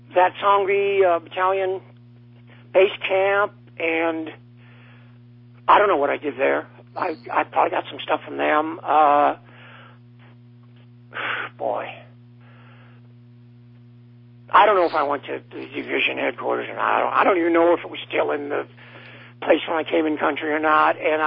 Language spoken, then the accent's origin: English; Omaha, Nebraska, United States; But I know it was damn near empty when we landed in Omaha, my hometown, at 3 in the morning, and there was a blizzard in progress.